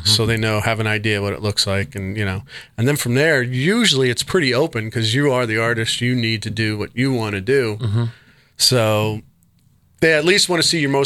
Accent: New York, United States; Yeah, I had some in my hometown in New York. I think I've had about three up there.

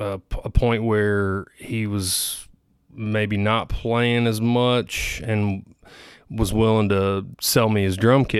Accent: Morgantown, Kentucky, United States; also born or lived in Bowling Green; My parents tell me I was born in Bowling Green, Kentucky. But I grew up in Morgantown, Kentucky.

